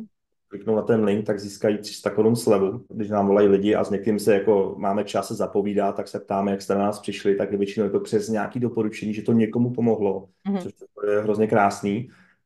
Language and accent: Czech; České Budějovice, South Bohemian Region, Czechia; já jsem Budějčák, takže my pijeme Budvar